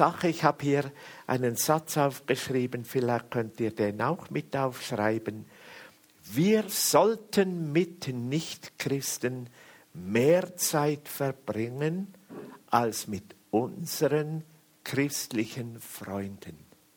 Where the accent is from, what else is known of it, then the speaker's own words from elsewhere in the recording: Switzerland; Ich bin in einer Gemeinde groß geworden in der Schweiz, in einer sehr, sehr konservativen Gemeinde.